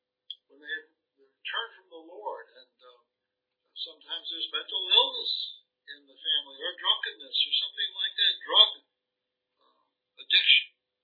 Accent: Scotland, United Kingdom; now in United States; Susan and I came here from Scotland and we've been amazed at how it seems like Scotland has suffered even more than we have over here in America

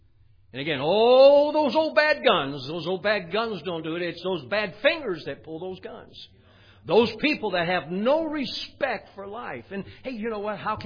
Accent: Chicago, Illinois, United States; I grew up in Chicago. There was Chinatown.

